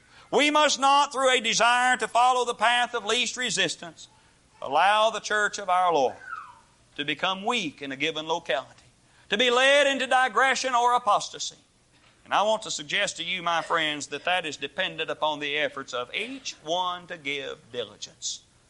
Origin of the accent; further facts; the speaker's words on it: Barwalla, Kentucky, United States; when I was much younger and I was a boy growing up in, a boy growing up in Barwalla, Kentucky